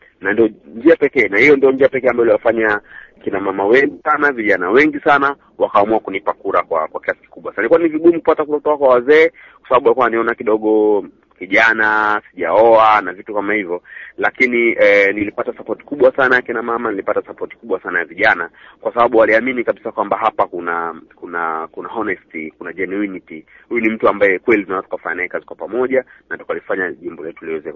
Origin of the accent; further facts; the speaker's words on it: Kigoma, Tanzania; nikaamua kugombea jimbo ambalo ni nyumbani kwetu, Kigoma Kaskazini